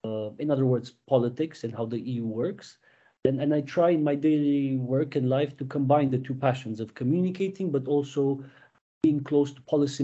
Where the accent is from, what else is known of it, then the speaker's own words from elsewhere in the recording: Transylvania, Romania; English is a second language; I'm originally from Romania, from a beautiful part of the country called Transylvania